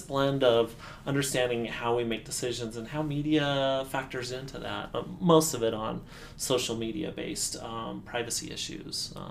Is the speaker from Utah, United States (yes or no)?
yes; Utah, United States; now in Kent, United States; So I grew up in Utah. Here, spent the first 20 years of my life on this coast, this part of the country. And I've spent the last 20 years in the Midwest.